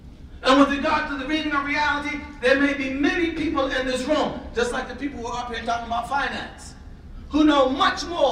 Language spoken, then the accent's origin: English; Philadelphia, Pennsylvania, United States; Wait a minute, I'm from Philly. Where are you?